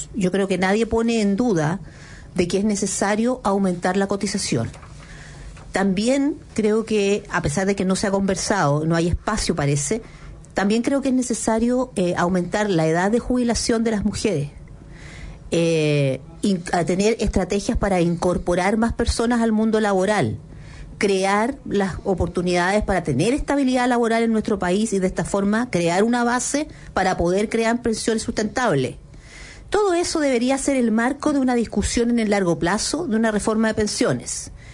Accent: Chile; a ese acuerdo llegamos como chilenos

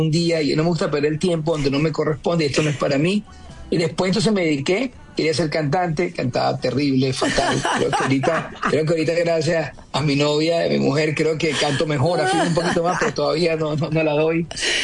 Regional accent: Chile; accent: Chilean; nadie creía en mí, con un acento chileno, viniendo de ahí, donde yo era conocido en mi país.

